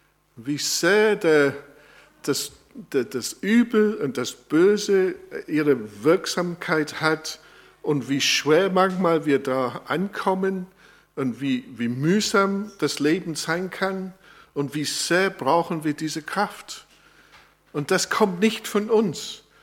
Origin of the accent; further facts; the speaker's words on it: England, United Kingdom; Als Engländer habe ich etwas mehr Zugang zu diesem Gedanken König.